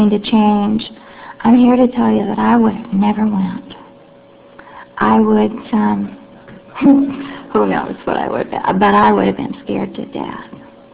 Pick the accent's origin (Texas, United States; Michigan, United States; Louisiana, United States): Michigan, United States; Flint; I'm from Flint, Michigan.